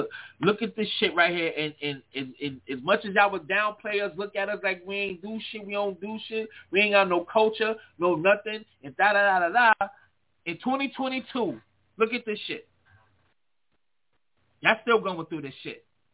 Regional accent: United States; And I'm proud to say that I am Black American. I've always been proud to be Black.

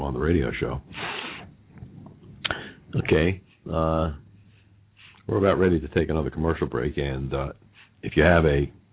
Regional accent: New York, United States; Yeah, I grew up with the Bronx Zoo in New York.

